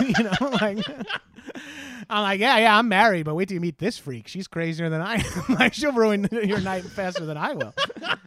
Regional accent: Freeport, New York, United States; South Shore for life, dog. I grew up in Freeport. My parents both graduated. Well, my mom, my parents both went to Freeport High School.

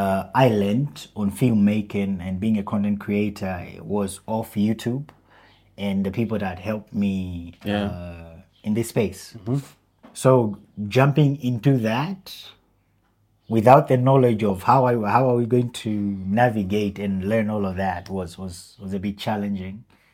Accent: Zambia; because in Zambia we don't have.

